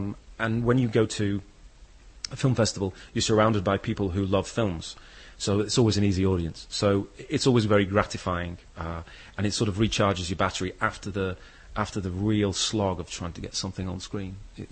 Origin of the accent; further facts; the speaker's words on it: Manchester, North West England, United Kingdom; I'm originally from Manchester, and there's only a very small outpost of struggling filmmakers there.